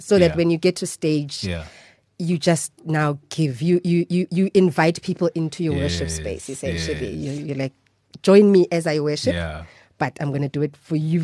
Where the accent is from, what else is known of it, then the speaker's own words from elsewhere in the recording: Mahikeng, North West, South Africa; I'm a very blessed person, really, because I grew up in one of those really happy family home type setup.